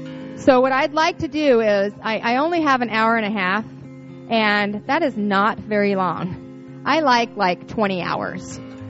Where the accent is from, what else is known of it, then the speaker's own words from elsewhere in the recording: Salt Lake City, Utah, United States; I was raised in Salt Lake City, Utah, and so that wasn't the normal experience for people